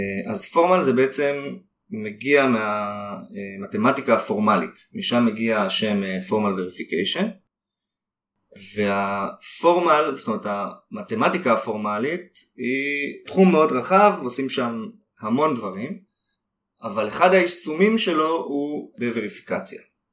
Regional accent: Jerusalem, Jerusalem District, Israel; now in Modiin, Israel; אני בן 32. כיום גר במודיעין, גדלתי בירושלים.

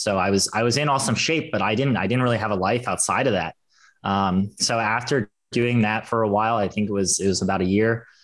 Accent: Philadelphia, Pennsylvania, United States; So I'm from Philadelphia, and that's where my investment journey started

